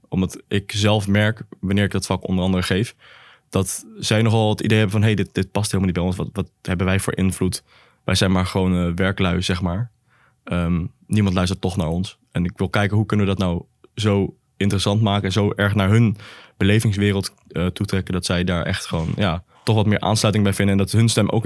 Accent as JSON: {"language": "Dutch", "town": "Zandvoort", "region": "North Holland", "country": "Netherlands", "tie": "born or raised there", "said": "Ik kom oorspronkelijk gewoon uit Zandvoort. Ik ben weliswaar in Haarlem geboren, maar dat was omdat hier geen ziekenhuis was op dat moment. Dus ik ben in Haarlem geboren. Mijn vader is Egyptisch, is hier naartoe gekomen. En mijn moeder is gewoon Nederlandse."}